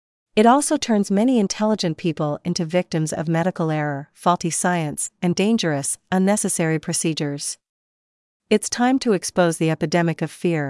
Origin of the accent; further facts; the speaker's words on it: New York, United States; Recently, my hometown in Rockland County, New York, banned healthy children under the age of 18